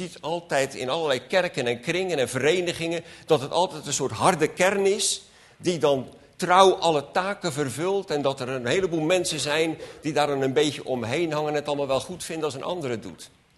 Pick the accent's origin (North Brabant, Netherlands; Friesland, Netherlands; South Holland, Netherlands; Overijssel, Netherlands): South Holland, Netherlands; Ja, ik kom uit Westland, dus dan heb je de groentehandel en de citrushandel.